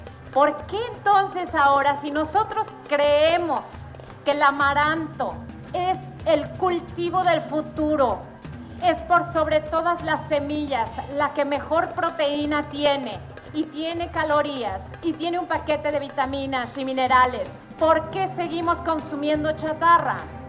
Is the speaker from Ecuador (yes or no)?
no; Mexico